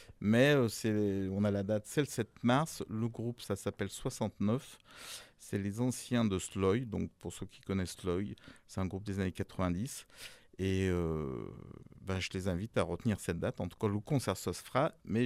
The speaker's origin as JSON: {"language": "French", "town": "Lyon", "region": "Auvergne-Rhône-Alpes", "country": "France", "said": "je parle souvent de Lyon parce que je suis lyonnais"}